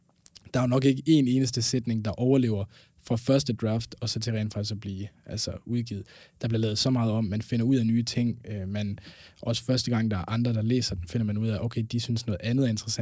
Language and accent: Danish; Aalborg, North Denmark Region, Denmark; now in Copenhagen, Denmark; man kan nok godt høre, at jeg er nordjyde, er opvokset op omkring Aalborg, men så er jeg flyttet til København